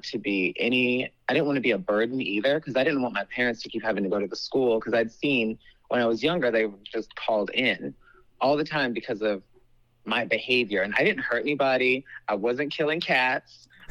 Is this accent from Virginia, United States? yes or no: yes; Woodbridge, Virginia, United States; I didn't know what I was going to do about it because I'm from Woodbridge, Virginia.